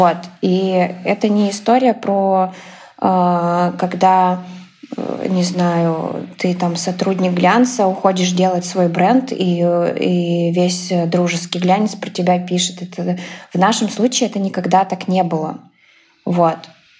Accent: Yekaterinburg, Sverdlovsk Oblast, Russia; Я девочка из Екатеринбурга.

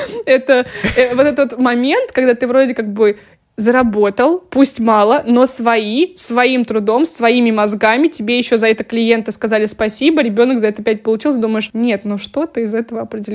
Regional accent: Ryazan, Ryazan Oblast, Russia; в котором живут мои родители сейчас в моем родном городе Рязань.

